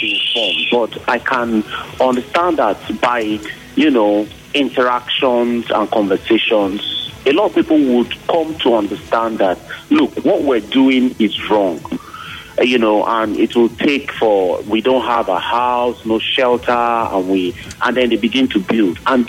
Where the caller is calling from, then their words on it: Port Harcourt, Rivers, Nigeria; I'm calling from Uniport.